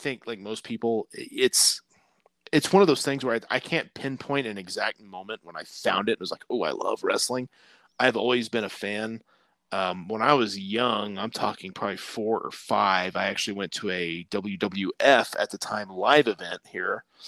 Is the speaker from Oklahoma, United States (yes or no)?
yes; Tulsa, Oklahoma, United States; also born or lived in Missouri; now in Sand Springs, United States; Yeah, so I was born and raised around Tulsa, Oklahoma. That's kind of where I'm from. I live in a small suburb called Sand Springs.